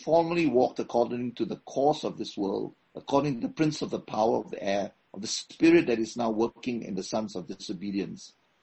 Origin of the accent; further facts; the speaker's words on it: Malaysia; I come from Malaysia, in which one of the things that we see on a daily basis is the power of mediums, astrologers, of occult in people's lives.